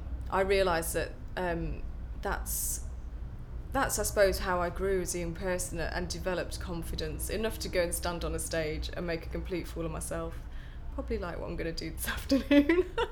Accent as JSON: {"language": "English", "town": "Aldridge", "region": "West Midlands", "country": "United Kingdom", "tie": "born or raised there", "also_born_or_lived": "Birmingham", "said": "I grew up in the West Midlands, in a town called, well, in Birmingham for a little while, and then in a town called Aldridge, which was just outside Walsall, the posh end of Walsall, apparently."}